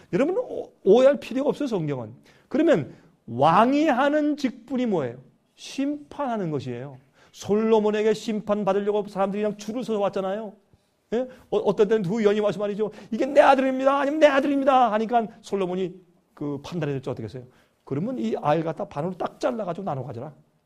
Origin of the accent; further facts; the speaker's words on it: South Korea; 저도 한국 사람인데